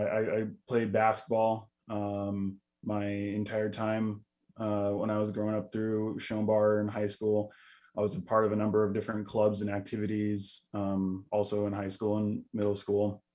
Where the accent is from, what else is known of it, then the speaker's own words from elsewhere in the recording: Ketchikan, Alaska, United States; First and foremost, I grew up here in Ketchikan, born and raised here.